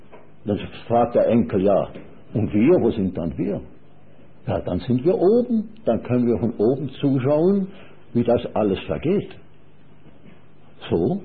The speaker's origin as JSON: {"language": "German", "region": "Schaffhausen", "country": "Switzerland", "tie": "born or raised there", "said": "Schaffhausen, wo ich aufgewachsen bin, meine Großmutter ist auch am Rhein."}